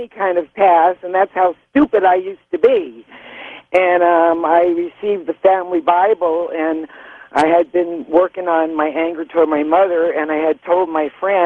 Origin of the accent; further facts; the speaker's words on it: Brooklyn, New York, United States; accent: Brooklyn; now in Seattle, United States; With my Brooklyn accent and my Brooklyn ways and my Italiano ways, I would never find a good job.